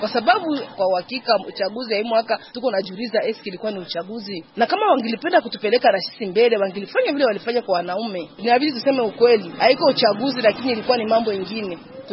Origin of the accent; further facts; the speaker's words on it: Fizi, South Kivu, DR Congo; Kwetu ni Fizi. Nilitembea labda Fizi yote, nasema nilitembea Fizi ya maji, nilitembea Fizi ya milima, nikatembea Fizi ya barabara.